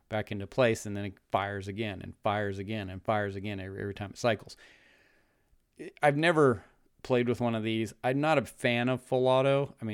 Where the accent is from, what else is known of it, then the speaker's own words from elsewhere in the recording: United States; Yes, absolutely. I am an American.